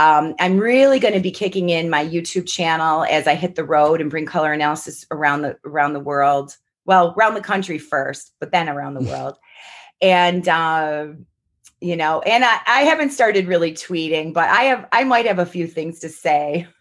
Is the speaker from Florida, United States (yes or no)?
no; Rochester, New York, United States; So Rochester is my home. I've lived there my whole life. I grew up on Canisius Lake, and I've lived, you know, in all different suburbs, and I'm currently living in the city, which I love, love, love.